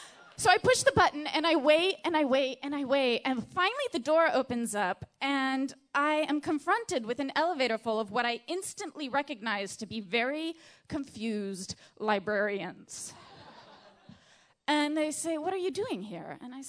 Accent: Seattle, Washington, United States; I can tell you, I'm from Seattle originally, and they have a really nice library there.

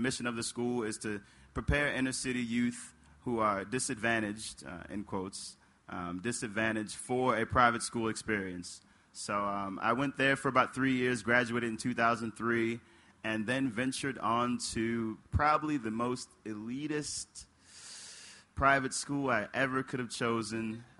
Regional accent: Baltimore, Maryland, United States; I started my education here in Baltimore. I was born in Baltimore in 1989, February 26th, to a single mother

